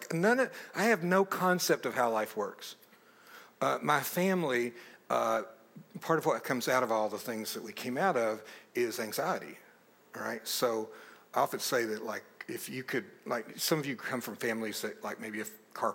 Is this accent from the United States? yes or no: yes; Appalachia, United States; I come from Appalachia, deep Appalachia, full of every kind of abuse and shame.